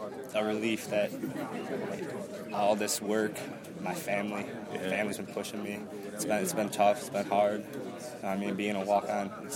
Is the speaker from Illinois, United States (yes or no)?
yes; Illinois, United States; I mean, it was Illinois. This was the school I wanted to come to. It was my hometown school.